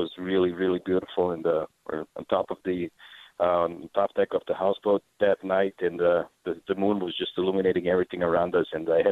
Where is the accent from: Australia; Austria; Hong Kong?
Austria; Vienna; moved away as an adult; now in Phoenix, United States; It's from Austria, from Vienna. A little bit further away. I moved with my wife about a year ago with our baby boy, I'm a fresh Phoenician, so to say.